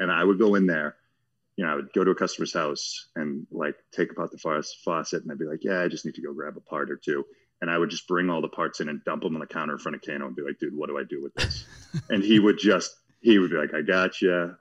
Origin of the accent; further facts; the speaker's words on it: Watertown, Massachusetts, United States; I am a plumber from Watertown, Massachusetts. I did not know we had a plumbing museum.